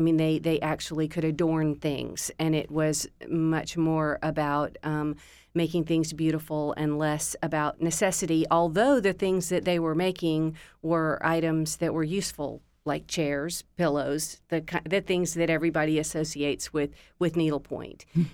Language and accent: English; Rome, Georgia, United States; I grew up in Rome, Georgia. It's a small town.